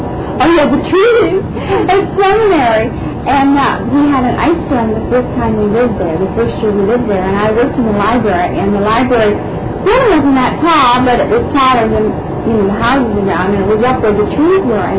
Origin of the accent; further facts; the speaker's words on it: Ohio, United States; I was from Ohio, and we had much worse things in Ohio.